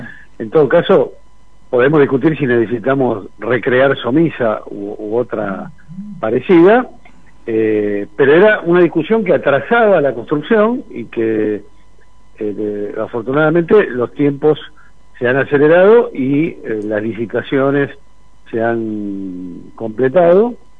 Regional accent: Argentina; me parece que como argentino es importante estar a favor de esta construcción

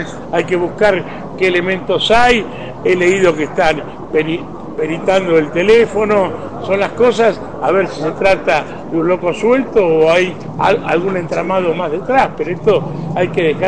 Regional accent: Argentina; Creo que tenemos que pensar, como argentinos, que por este camino vamos al desastre.

